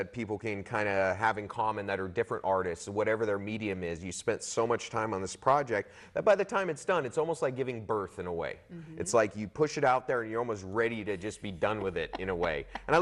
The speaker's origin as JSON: {"language": "English", "region": "California", "country": "United States", "said": "I've been here about 10 years. And just kind of fell in love with the area. I'm from Southern California and came up here for school, graduated from HSU and everything"}